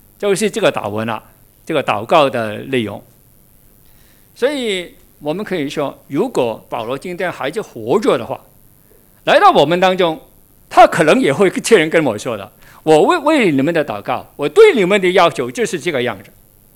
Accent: Guangdong, China; accent: Teochew; Chinese is a second language; 我是潮州人，所以普通话总是有点硬的。

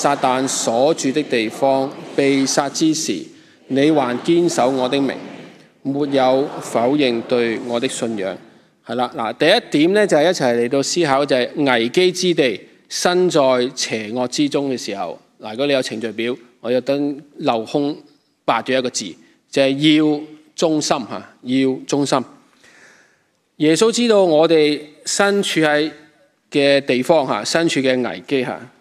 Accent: Hong Kong; 身为香港人或者系本地嘅居民吓

